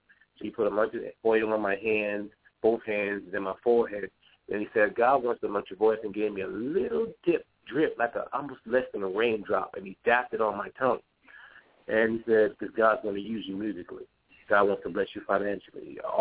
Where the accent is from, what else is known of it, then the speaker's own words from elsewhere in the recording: Boston, Massachusetts, United States; I come from Boston, Massachusetts.